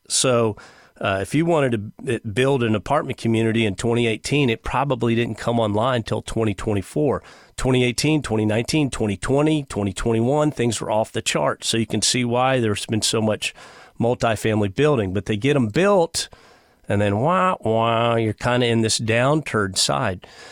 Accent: Houston, Texas, United States; I mean, I lived in Houston. I was born in Houston. I went to high school in Houston.

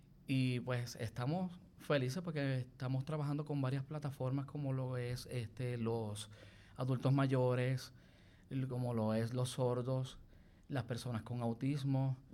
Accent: Lares, Puerto Rico; also born or lived in Arecibo; soy de aquí, de nuestro querido pueblo Lares. Ajá. Aunque nací en Arecibo, pero toda la vida, casi toda la vida he vivido en Lares.

